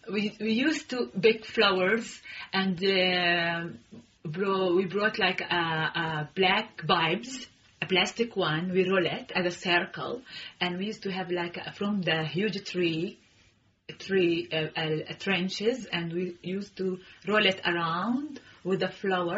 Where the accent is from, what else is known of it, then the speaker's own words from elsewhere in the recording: Ramallah, West Bank, Palestine; born there; English is a second language; So I was born in Ramallah, as well as I live in a village next to Ramallah called Kafr Naama, far away from the center, 15 kilometers. I live with my parents. Mm-hmm. I grew up in this village with the nature, with the mountains